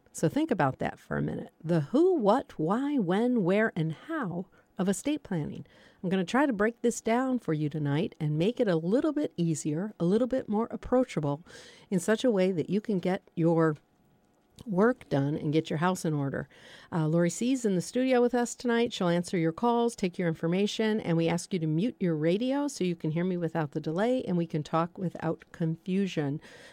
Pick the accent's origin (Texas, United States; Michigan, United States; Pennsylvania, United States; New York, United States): Michigan, United States; Paw Paw; born there; also born or lived in Kalamazoo; And I was born in Pawpaw, Michigan, lived in Kalamazoo, Michigan for many years, went to college there.